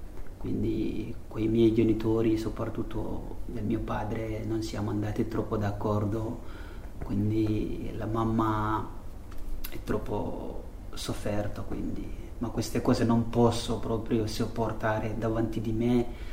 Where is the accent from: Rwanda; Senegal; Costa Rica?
Senegal; Tambacounda; Italian is a second language; vengo dal Senegal. Sono nato in Senegal, sono cresciuto in Senegal. Il mio regione si chiama Tambacounda, ma noi abitiamo un villaggio che si chiama Janna.